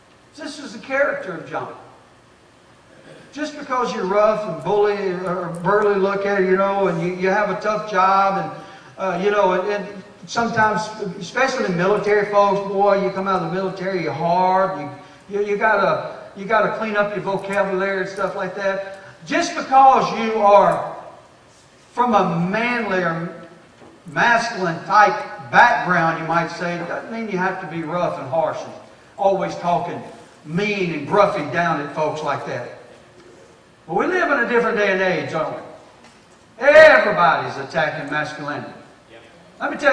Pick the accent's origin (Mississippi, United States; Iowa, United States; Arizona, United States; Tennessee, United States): Mississippi, United States; McComb; I grew up in Macomb, Mississippi, and I had a good friend named Jason Brister.